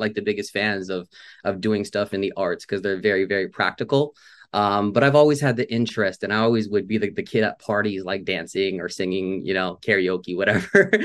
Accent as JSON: {"language": "English", "region": "California", "country": "United States", "tie": "born or raised there", "said": "Okay, well, I'm Filipino-American, predominantly. … like you said, musically known as … From sunny Southern California, born and raised."}